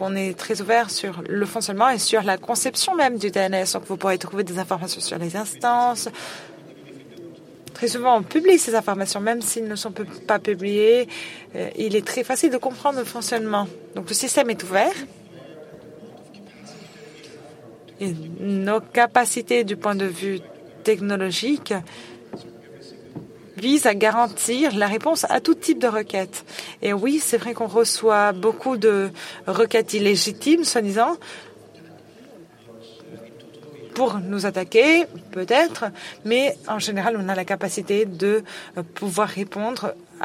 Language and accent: French; India; French is a second language; je viens de l'Inde.